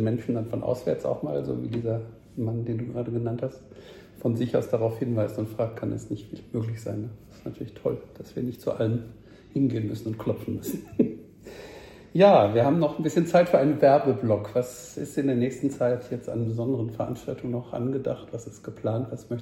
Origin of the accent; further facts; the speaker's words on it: Dortmund, North Rhine-Westphalia, Germany; born there; Ich komme aus Dortmund gebürtig und habe schon als 4-Jähriger auf der Fensterbank in unserer Küche aus dem 3. Stock unten auf die Autos geguckt